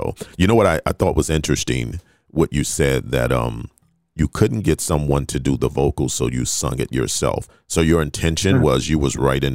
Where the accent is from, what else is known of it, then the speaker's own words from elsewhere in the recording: Fort Lauderdale, Florida, United States; I come from Fort Lauderdale